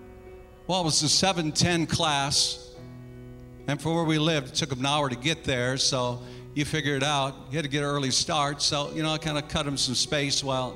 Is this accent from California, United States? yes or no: no; South Dakota, United States; church I grew up in out in South Dakota.